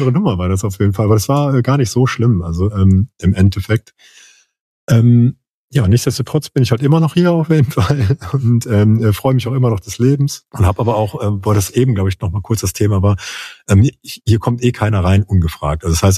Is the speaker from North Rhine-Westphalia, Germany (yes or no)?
yes; Düsseldorf, North Rhine-Westphalia, Germany; ich bin in Düsseldorf geboren, also tatsächlich, und bin, wie du siehst, nicht weit gekommen. Und ich bin halt Düsseldorfer